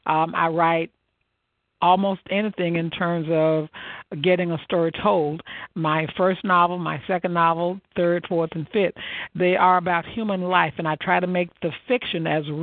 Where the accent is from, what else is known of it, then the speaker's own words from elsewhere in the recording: Mississippi, United States; I'm from Mississippi, so I understand dragging and thank and thank. And I say y'all all the time.